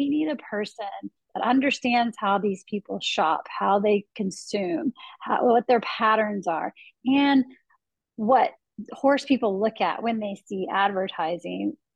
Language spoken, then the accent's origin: English; Florida, United States; born there; So my background is born here in, well, I'm based out of Wellington, and I was born here in Palm Beach County.